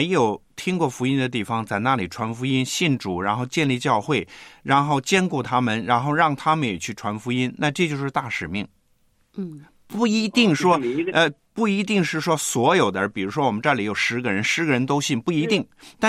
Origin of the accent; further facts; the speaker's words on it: China; 所以神给我们中国人有一个特别的地方